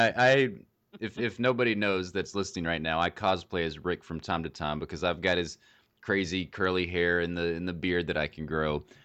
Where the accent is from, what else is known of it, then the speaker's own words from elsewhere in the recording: the South, United States; because, you know, we're from the South and we think that there's some crazy redneck people around.